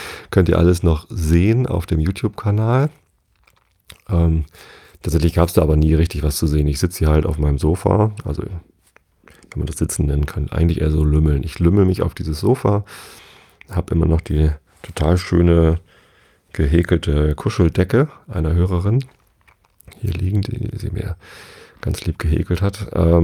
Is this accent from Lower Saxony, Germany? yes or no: yes; Tostedt, Lower Saxony, Germany; Ich bin ja hier in der Samtgemeinde Tosted aufgewachsen